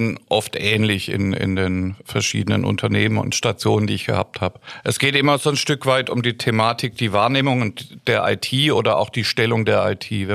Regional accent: Stuttgart, Baden-Württemberg, Germany; Ich bin ja ursprünglich aus Stuttgart

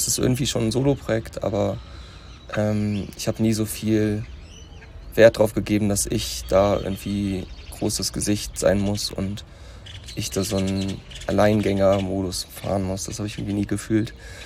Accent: Achim, Lower Saxony, Germany; ich komme aus Achim, einer Kleinstadt bei Bremen.

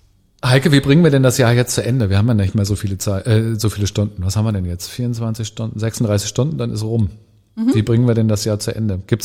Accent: Lower Saxony, Germany; Ich komme aus Niedersachsen

